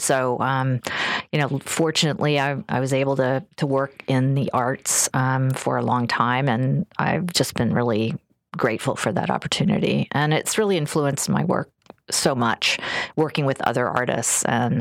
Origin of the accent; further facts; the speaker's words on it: New Orleans, Louisiana, United States; now in Indianapolis, United States; No, I'm from New Orleans. You know, that's been very influential to me. I really miss it.